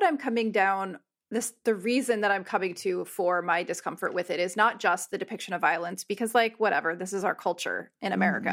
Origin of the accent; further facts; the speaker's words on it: United States; as a female identified person growing up in the United States, I feel the threat of violence from men on a daily basis.